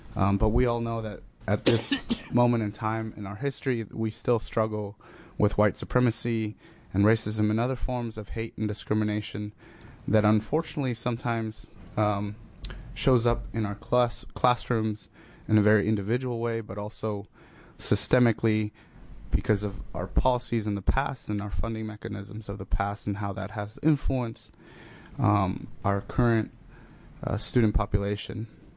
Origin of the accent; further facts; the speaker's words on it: United States; I felt much more proud and much more uplifted to say that I am actually American